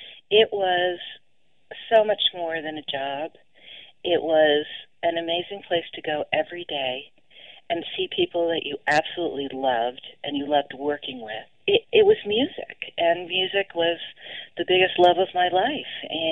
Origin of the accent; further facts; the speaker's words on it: East Coast, United States; my first experience living in Tucson, it was such a different place from growing up in the East Coast